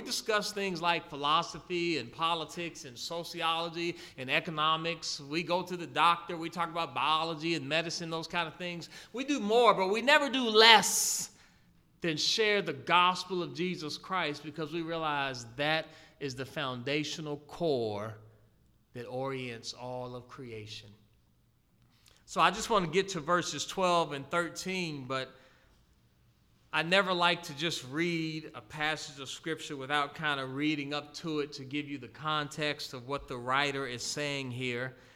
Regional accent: Maryland, United States; I grew up near Andrews Air Force Base

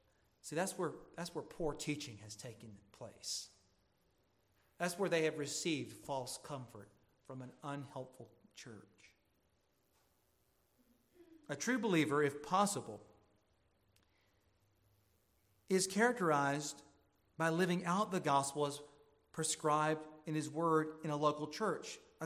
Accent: Deep South, United States; now in Southern Maryland, United States; They do it right here in Southern Maryland. I'm from the Deep South.

